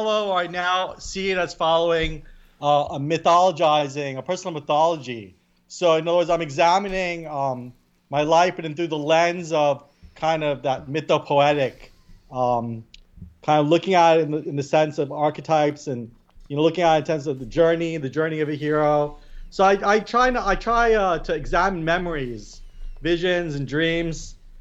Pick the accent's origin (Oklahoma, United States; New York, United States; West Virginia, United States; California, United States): New York, United States; New York City; born there; Yes. I was born in Staten Island.